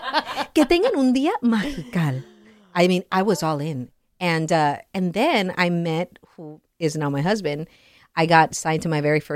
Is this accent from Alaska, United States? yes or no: no; Florida, United States; born there; also born or lived in Colombia; because I'm a Colombian. So even though I was born in Florida, tengo sangre colombiana.